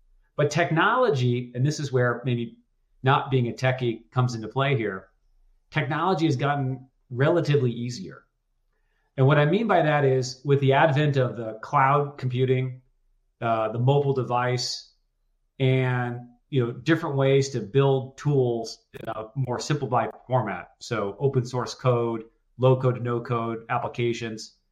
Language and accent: English; New York City, New York, United States; I grew up in New York City, where finance is, you know, obviously very prevalent.